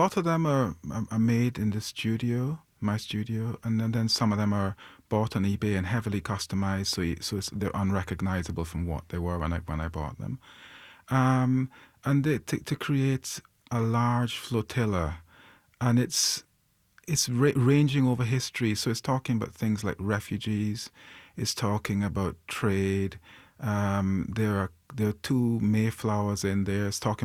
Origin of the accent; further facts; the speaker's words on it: Guyana; also born or lived in Edinburgh; So I grew up in Guyana, and I arrived in Guyana as a very young boy from Edinburgh.